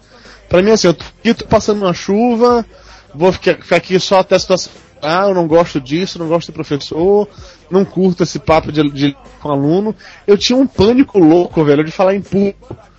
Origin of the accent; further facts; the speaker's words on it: Bahia, Brazil; moved away as an adult; also born or lived in São Paulo; voltei para a Bahia, mais especificamente para minha cidade natal, para Marlosa.